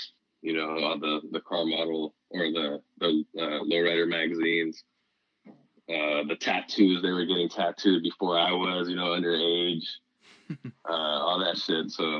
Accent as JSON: {"language": "English", "town": "Santa Barbara", "region": "California", "country": "United States", "tie": "born or raised there", "said": "I'm born and raised in Santa Barbara."}